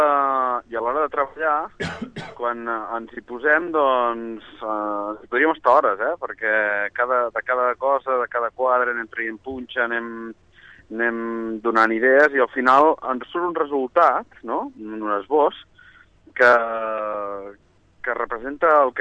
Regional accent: Montblanc, Catalonia, Spain; tots dos som de Montblanc

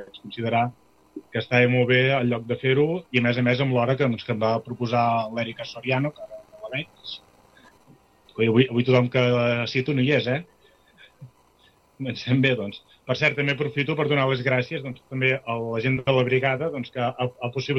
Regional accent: L'Espluga de Francolí, Catalonia, Spain; Soc de l'Espluga de Francolí, només podia ser així. Soc d'un poble que m'ha fet com sóc. Soc d'un poble que m'ha donat una identitat per sempre.

